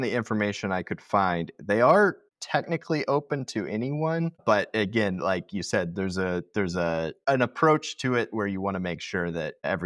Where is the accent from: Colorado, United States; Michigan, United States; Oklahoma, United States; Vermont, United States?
Oklahoma, United States; Tulsa; And this was something that growing up in Tulsa, I did not even know about.